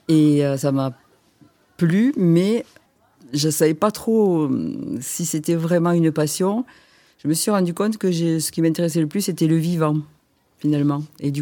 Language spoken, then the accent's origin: French; Seix, Occitanie, France; also born or lived in Saint-Girons; Donc je suis née à Saint-Girons à l'hôpital, mais j'ai habité à Seix, un petit village au-dessus de Saint-Girons.